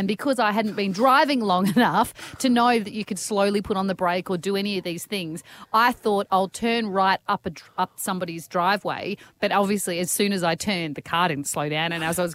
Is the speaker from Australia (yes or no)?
yes; Perth, Western Australia, Australia; I was in Perth, I grew up in Perth